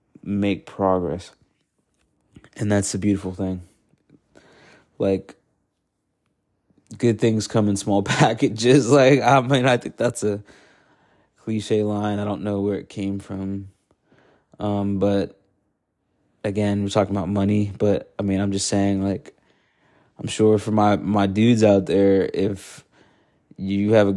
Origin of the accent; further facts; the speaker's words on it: United States; Yeah, I'm an American, and that's our first right